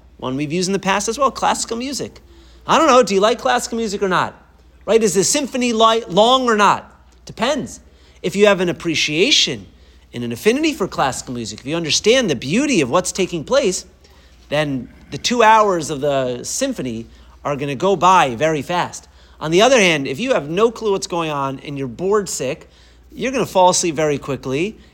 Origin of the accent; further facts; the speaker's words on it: Boston, Massachusetts, United States; even though I grew up in Boston, I'm supposed to be cultured.